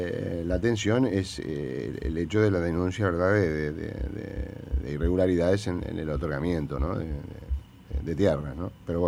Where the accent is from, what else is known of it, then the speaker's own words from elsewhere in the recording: Montevideo, Uruguay; como montevideano, por ejemplo, me enteraba con estupor hasta hace 3-4 años